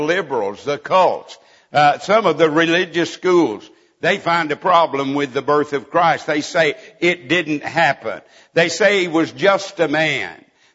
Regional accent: Borger, Texas, United States; pastor referred to my hometown a while ago of Borger. Any of you know where Borger is? Several of you do. 50 miles from Amarillo, a little oil field town.

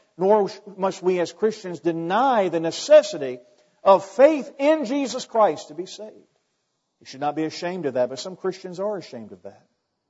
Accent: United States; and I'm an American

